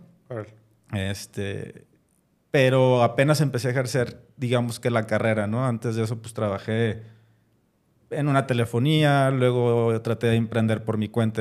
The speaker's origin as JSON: {"language": "Spanish", "town": "Guadalajara", "region": "Jalisco", "country": "Mexico", "said": "tengo 36 años, soy de aquí de Guadalajara"}